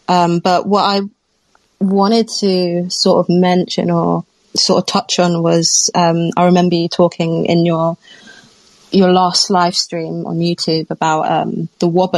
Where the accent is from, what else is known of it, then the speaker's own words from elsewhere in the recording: London, United Kingdom; now in Brighton, United Kingdom; I'm in south of England, Brighton, but I'm a Londoner, born and raised.